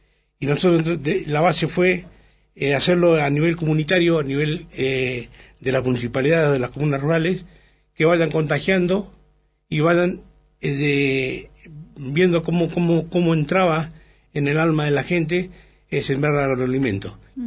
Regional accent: Sarmiento, Chubut, Argentina; Yo tengo 61 años, le contaba, soy nativo de Sarmiento, y mi niñez y adolescencia no había chacra que no tuviera una parva de pasto.

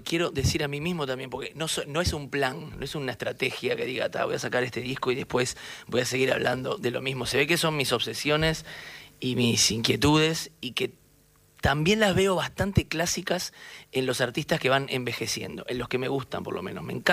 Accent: Uruguay; Yo soy uruguayo, sí, me gusta sentirme uruguayo.

